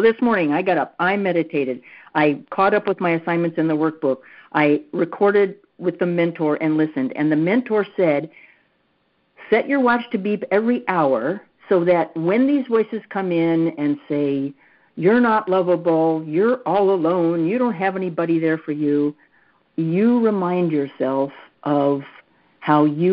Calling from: Virginia, United States; I'm calling from Virginia.

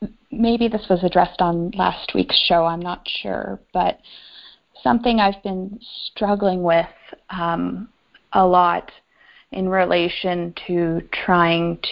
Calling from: Alberta, Canada

